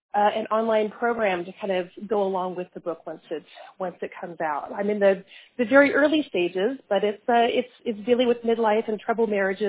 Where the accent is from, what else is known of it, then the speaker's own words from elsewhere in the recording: Salt Lake City, Utah, United States; I'm from Salt Lake City, and I've been doing the weight loss and fitness in that realm.